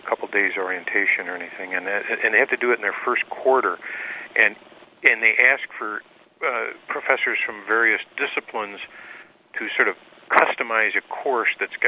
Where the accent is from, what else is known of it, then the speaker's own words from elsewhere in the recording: Iowa, United States; I grew up in Iowa where they have this great bicycle ride across Iowa